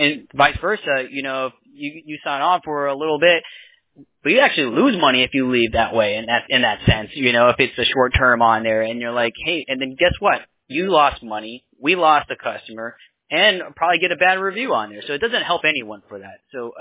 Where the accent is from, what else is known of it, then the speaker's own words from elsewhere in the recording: United States; I like the American flag, man. I'm American myself.